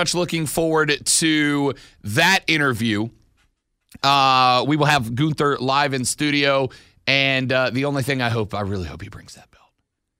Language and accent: English; Pensacola, Florida, United States; I am from Pensacola, Florida, originally. I am from the tribal chief's hood.